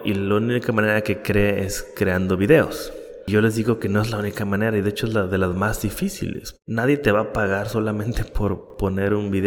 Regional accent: Mexico; De hecho, soy mexicano, siempre se me olvida decir, pero soy mexicano.

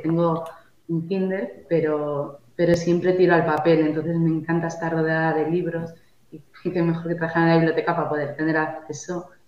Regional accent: León, Castile and León, Spain; now in Pamplona, Spain; en Pamplona, yo soy de León, entonces toda mi colección de libros en realidad está en casa de mis padres

